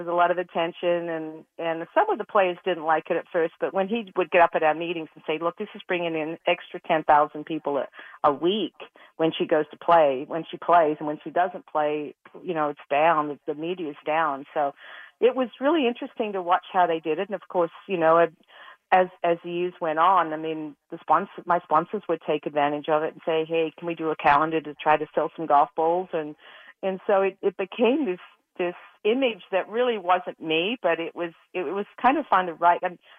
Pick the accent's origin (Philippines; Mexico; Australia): Australia; now in United States; And of course, I was from Australia. Nobody knew about me.